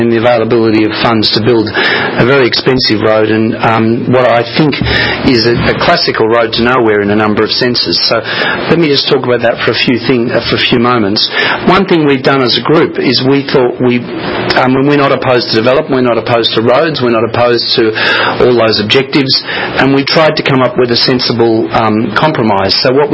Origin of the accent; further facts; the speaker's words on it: Australia; moved away as an adult; now in United States; I moved here from Australia 3 years ago.